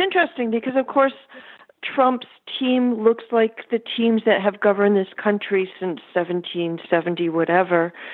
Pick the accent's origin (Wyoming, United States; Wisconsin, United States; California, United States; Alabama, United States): California, United States; I grew up in the Bay Area. I used to be really proud of being from here.